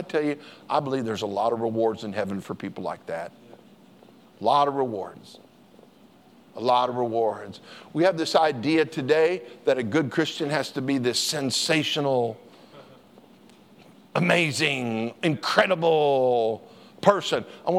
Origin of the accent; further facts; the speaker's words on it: Colorado, United States; I grew up in Colorado.